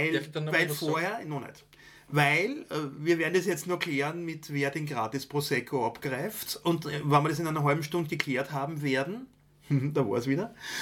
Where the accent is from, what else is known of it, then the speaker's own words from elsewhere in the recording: Stockerau, Lower Austria, Austria; dass meine Heimatstadt Stockerau gefallen ist